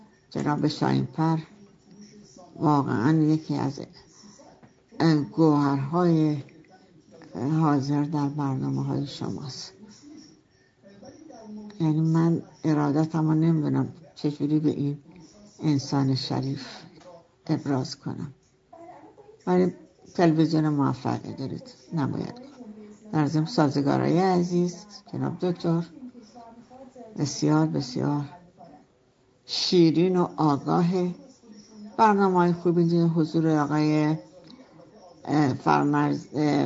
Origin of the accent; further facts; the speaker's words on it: Khuzestan, Iran; منم خوزستانیم.